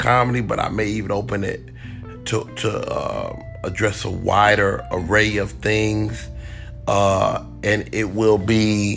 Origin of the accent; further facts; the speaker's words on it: Chicago, Illinois, United States; My mother's claim to fame is that, well, we're from Chicago.